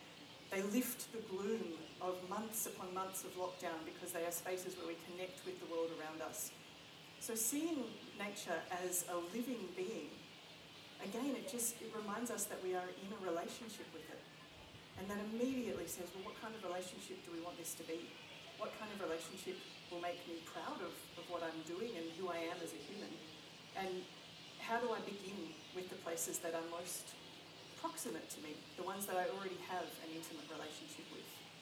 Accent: Melbourne, Victoria, Australia; I come from Melbourne.

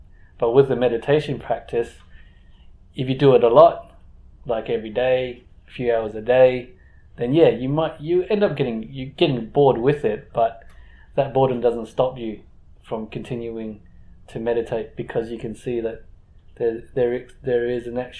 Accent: Perth, Western Australia, Australia; also born or lived in Indonesia; So yeah, it was, and then like to Indonesia, and that's where I was born. And yeah, from Indonesia to Perth. So I grew up in Perth, you know, went to a Catholic school.

